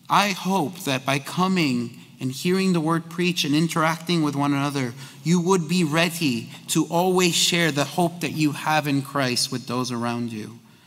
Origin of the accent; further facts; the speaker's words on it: Chicago, Illinois, United States; I grew up in Chicago. You don't want to know your neighbors.